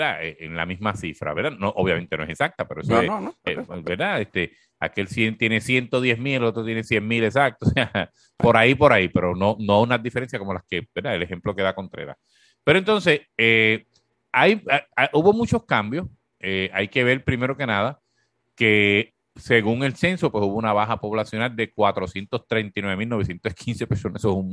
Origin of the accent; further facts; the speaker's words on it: Corozal, Puerto Rico; yo que soy de Corozal